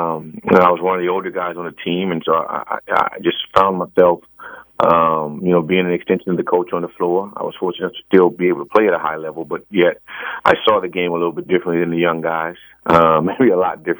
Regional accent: Louisiana, United States; I mean, I'm from Louisiana, and so we had some country sayings too.

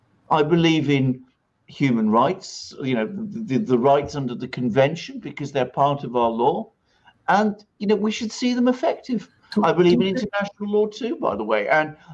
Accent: United Kingdom; Britain is my home country.

